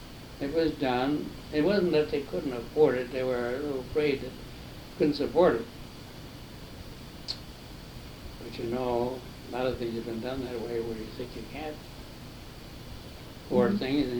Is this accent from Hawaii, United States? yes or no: no; Marinette, Wisconsin, United States; born there; I was born in Marinette, Wisconsin in 1904.